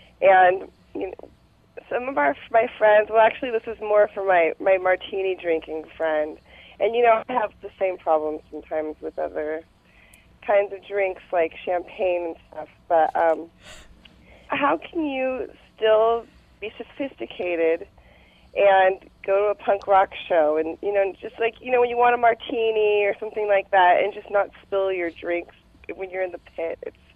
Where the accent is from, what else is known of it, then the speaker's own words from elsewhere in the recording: San Francisco, California, United States; I'm from San Francisco. I'm 34